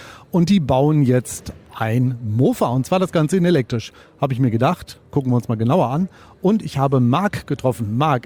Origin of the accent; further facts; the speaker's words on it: Detmold, North Rhine-Westphalia, Germany; Also ich komme ja aus Detmold, ich schlage Detmold vor.